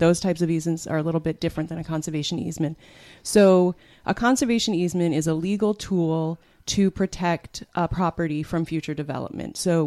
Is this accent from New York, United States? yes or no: yes; New York, United States; I grew up in Columbia County and always spent a lot of time outside.